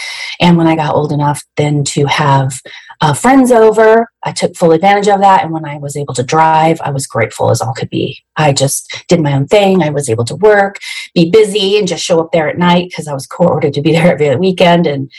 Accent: California, United States; I am 45 years old, and I'm from California.

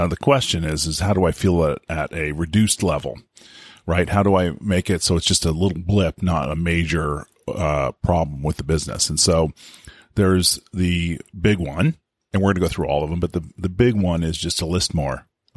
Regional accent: California, United States; I know I'm from California, so I could say that.

